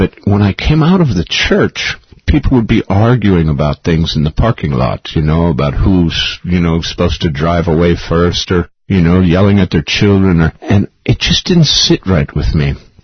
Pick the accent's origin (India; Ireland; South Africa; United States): United States; Youngstown, Ohio; now in Mount Madonna, United States; But I grew up in a place called Youngstown, Ohio, which is in middle America, which, like I said, was a mafia town